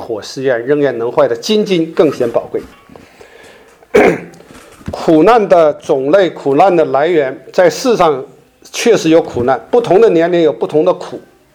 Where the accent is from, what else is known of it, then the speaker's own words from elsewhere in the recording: Shenyang, Liaoning, China; 他是我们沈阳人呐、啊。